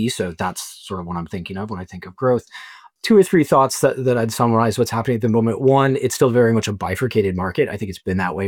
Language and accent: English; Texas, United States; I grew up in Texas and I was kind of like on the edge of, you know, the countryside or whatever, very big yards.